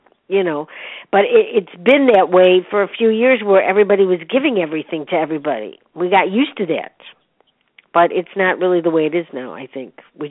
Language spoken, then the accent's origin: English; Chicago, Illinois, United States; I'm from Chicago, so it is different.